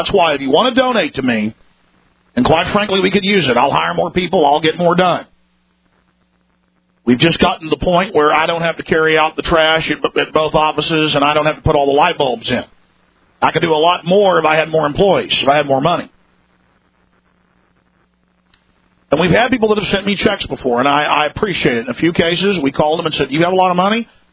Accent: Dallas, Texas, United States; You know, I grew up in Dallas, Texas, around a lot of the big, fancy preachers.

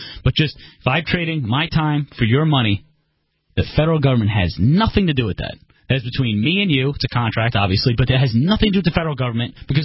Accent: Long Island, New York, United States; Suffolk Community College on Long Island. I'm from Long Island.

